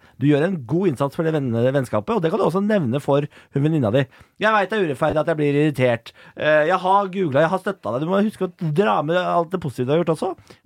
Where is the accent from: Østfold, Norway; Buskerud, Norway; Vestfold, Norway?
Østfold, Norway; Moss; Jeg vet ikke, jeg sier det, jeg er fra Moss.